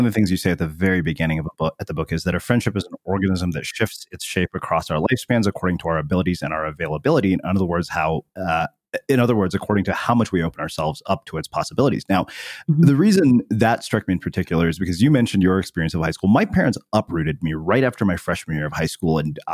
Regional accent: Texas, United States; also born or lived in California; because we grew up in Texas and we lived there for 7 years. Then we moved to California.

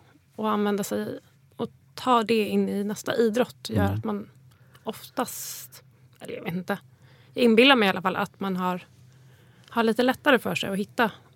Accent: Bålsta, Uppsala County, Sweden; Mina barndomsår är uppväxt i en liten villa ute i Bålsta. Med skogen precis på baksidan.

